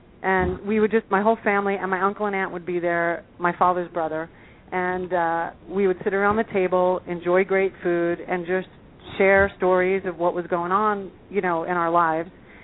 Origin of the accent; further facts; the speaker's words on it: New York, United States; now in Los Angeles, United States; It's interesting because I moved out here from New York. All of my friends here are from New York.